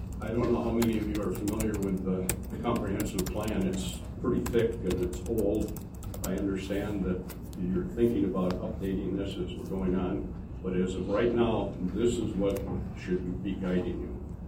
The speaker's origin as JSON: {"language": "English", "town": "Detroit Lakes", "region": "Minnesota", "country": "United States", "said": "I'm from Detroit Lakes in Moorhead."}